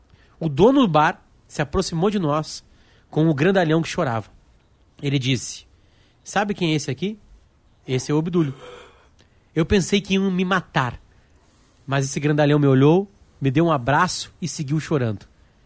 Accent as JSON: {"language": "Portuguese", "country": "Brazil", "said": "Olá, como está? Tranquilo? Bom, nós somos do Brasil e."}